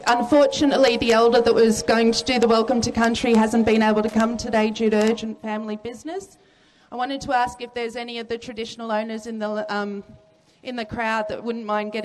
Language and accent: English; Canberra, Australian Capital Territory, Australia; born there; now in Melbourne, Australia; My traditional lands lie around Alice Springs, yet I was born in Canberra and have lived in Melbourne now for 25 years.